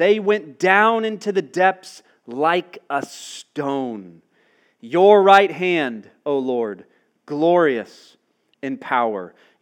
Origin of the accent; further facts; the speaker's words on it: Atlanta, Georgia, United States; I remember growing up in Atlanta, there was an oldies station